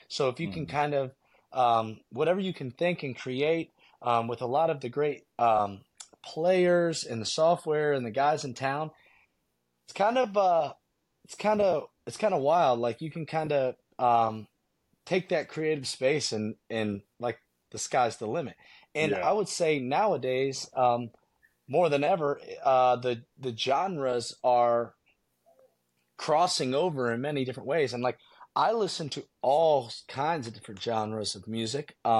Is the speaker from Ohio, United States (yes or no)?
yes; Ohio, United States; also born or lived in Richlands, North Carolina; I'm originally from Ohio. Spent a little bit of my childhood in Richlands, North Carolina.